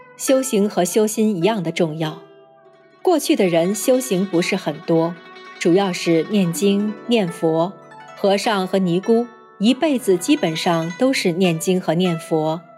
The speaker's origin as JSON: {"language": "Chinese", "country": "China", "said": "好比西方人说的神和我们中国人说的神就不是一个概念。"}